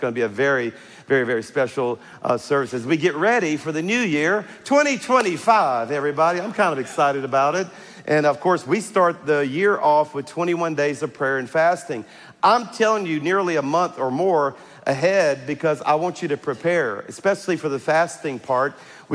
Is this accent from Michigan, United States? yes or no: no; Louisiana, United States; I'm from South Louisiana, and I tell you that as a disclaimer